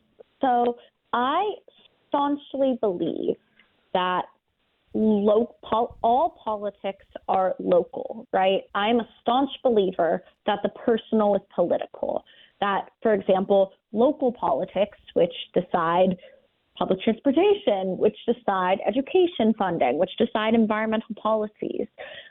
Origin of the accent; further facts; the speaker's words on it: Maryland, United States; because I'm from Maryland, I'm going to use a Maryland example